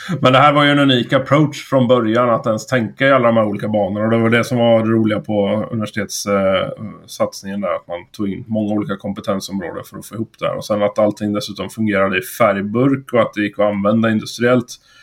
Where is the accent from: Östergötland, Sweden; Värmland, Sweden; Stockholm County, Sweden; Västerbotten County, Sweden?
Östergötland, Sweden; Motala; also born or lived in Luleå; jag är uppvuxen i Östergötland, i Motala. Och sen har jag gett mig ut i världen och pluggat till civilingenjör med bas i Luleå på Tekniska högskolan där. Och sen ner i Frankrike en sväng och faktiskt iväg även till Spanien.